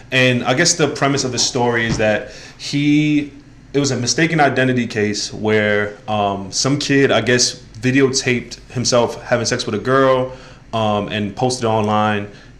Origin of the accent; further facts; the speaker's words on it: Brooklyn, New York, United States; The thing is, like, growing up in New York, I lived in Brooklyn my entire life